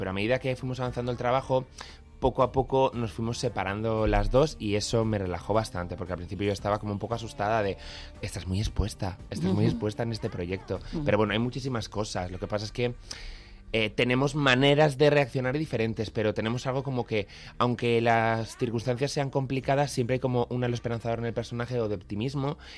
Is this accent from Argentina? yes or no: no; Spain; tenemos un lenguaje súper rico, un montón de acentos diferentes, y somos españoles y es maravilloso